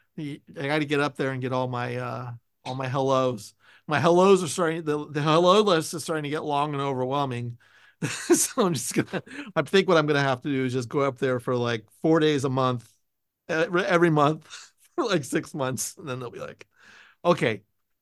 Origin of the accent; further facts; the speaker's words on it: California, United States; maybe feel a little better about being a Californian.